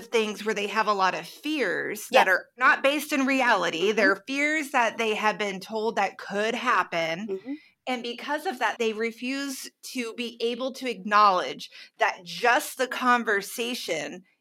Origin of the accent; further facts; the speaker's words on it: Missouri, United States; So I grew up in the Midwest. We were talking before, and like our audience knows, I grew up in Missouri, went to college in rural Missouri.